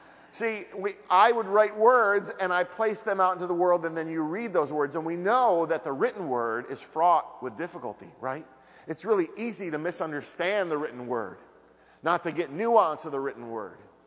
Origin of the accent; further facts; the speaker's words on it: Syracuse, New York, United States; I grew up in Syracuse, New York, in a fairly traditional Italian Roman Catholic family, which means I was raised on gluten and guilt.